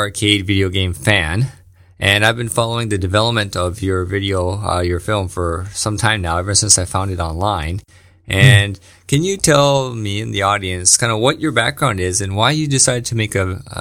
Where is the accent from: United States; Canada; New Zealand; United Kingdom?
Canada; moved away; from Canada for almost 5 years now, so it's going to be interesting for me to go back and see what my home country looks like.